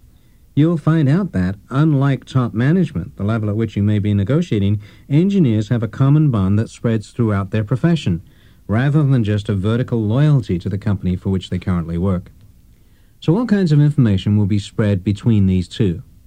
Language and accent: English; England, United Kingdom; When I was growing up in England after World War II, there were no toys being manufactured.